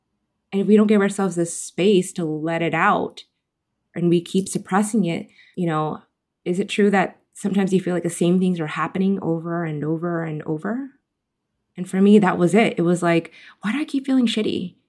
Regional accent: California, United States; born and raised in Silicon Valley, like you kind of keep going.

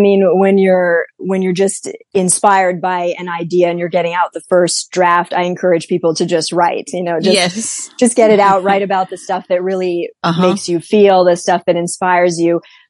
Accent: Kenosha, Wisconsin, United States; now in United Kingdom; I am from America. I'm from Kenosha, Wisconsin. It's a small town in the upper Midwest, and we are almost equal parts between Chicago and Milwaukee, so two big cities, but we're out in the country.

